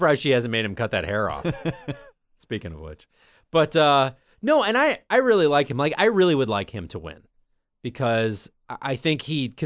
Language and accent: English; Beaumont, Texas, United States; I'm from Beaumont, Texas, and in Beaumont, we got a saying.